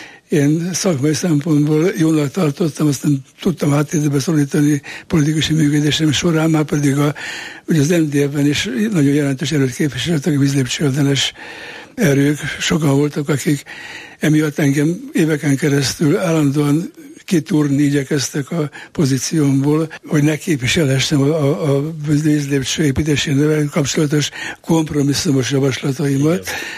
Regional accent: Budapest, Hungary; nőttünk fel egy nagyházban itt a szomszédban. Úgy kerültünk Budafokra, hogy ugye, apám székely és Kolozsváron végezte egyetemet, hogy anyám is Kolozsváron végezte a szociális főiskolát, és ő viszont budafoki volt, egy budafoki sváb családnak a sarja

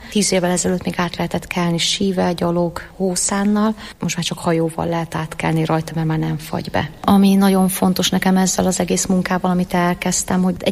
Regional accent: Sopron, Győr-Moson-Sopron, Hungary; now in Hamburg, Germany; de igazából én Németországban élek, Hamburgba, de nagyon sokat járok Sopronba is, ahonnan származok.

